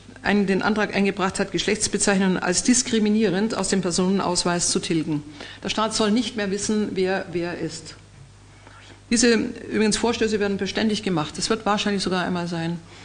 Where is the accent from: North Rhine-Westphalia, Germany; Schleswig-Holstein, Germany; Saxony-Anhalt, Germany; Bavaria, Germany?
Bavaria, Germany; Erlangen; ich komme ja aus Erlangen, wo sie häufig gemacht werden